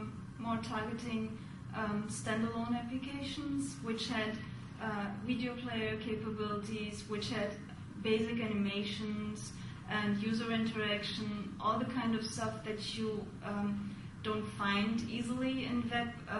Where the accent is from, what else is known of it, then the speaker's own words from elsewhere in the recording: Turkey; English is a second language; moved away as an adult; now in United States; At the moment, I'm an independent consultant. I'm originally from Turkey